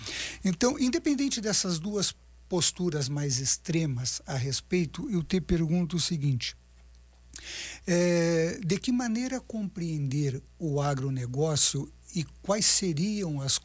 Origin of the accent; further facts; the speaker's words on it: Dom Pedrito, Rio Grande do Sul, Brazil; Eu sou do Rio Grande do Sul, que basicamente é soja e arroz, não é? E atualmente o vinho, lá na minha cidade, Dom Pedrito, agora tem uma grande produção de vinho.